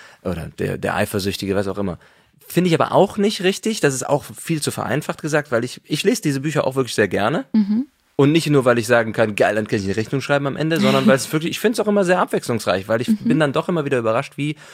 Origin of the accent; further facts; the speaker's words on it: Cologne, North Rhine-Westphalia, Germany; Ich bin ja auch Kölner